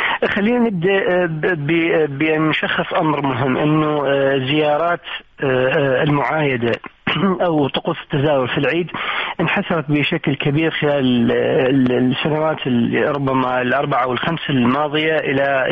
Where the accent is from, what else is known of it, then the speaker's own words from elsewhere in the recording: Iraq; إحنا كعراقيين